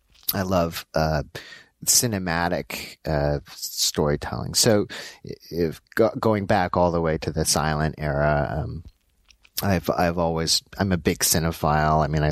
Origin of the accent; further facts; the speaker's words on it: Los Angeles, California, United States; So I was born in Los Angeles. My parents are Korean. I grew up in LA.